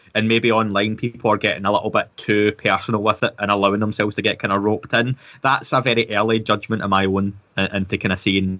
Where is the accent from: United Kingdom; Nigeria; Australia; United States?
United Kingdom; Scotland; Yeah, and being Scottish, I would disagree with the English accent helping.